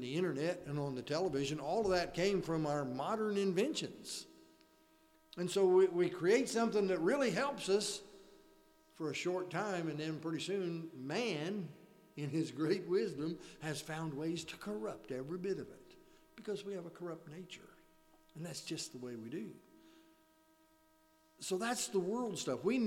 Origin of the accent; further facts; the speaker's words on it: Forsyth, Illinois, United States; I grew up in Forsyth, and so that's just, you know, right outside Decatur